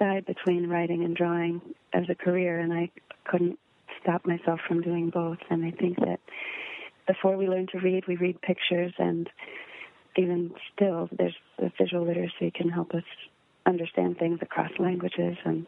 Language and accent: English; Miami, Florida, United States; Growing up in Miami, climbing in the mango tree, and just I spent a year in Laos, and it's very similar to South Florida in a lot of ways.